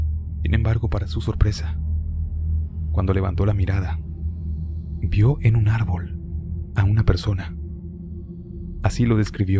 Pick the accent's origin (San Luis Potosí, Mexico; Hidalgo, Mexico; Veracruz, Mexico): San Luis Potosí, Mexico; Tancanhuitz; Yo vengo de una comunidad de Tancanuitz, que es un pueblo y uno de los 58 municipios del estado de San Luis Potosí, en el centro de México.